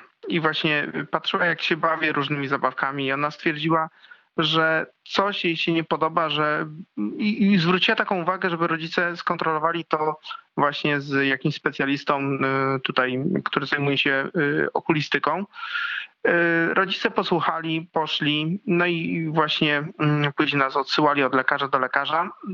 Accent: Kluczbork, Opole Voivodeship, Poland; born there; urodziłem się w Polsce, w województwie opolskim, w miejscowości Kluczbork.

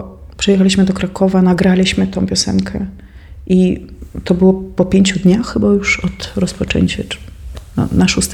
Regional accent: Russia; Polish is a second language; Ja mówię, ja jestem Rosjanką.

